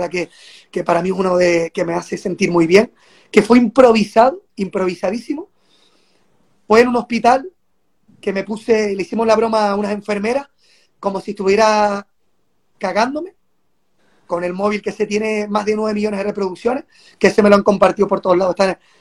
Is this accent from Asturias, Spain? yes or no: no; Canary Islands, Spain; se promocionó mucho las Islas Canarias, la gente de mi tierra